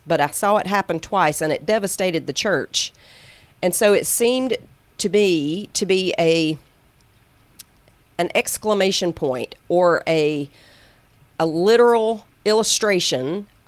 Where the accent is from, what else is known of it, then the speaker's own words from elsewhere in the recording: the South, United States; I grew up Baptist down here in the South. I'm sure everybody can tell I'm from the South.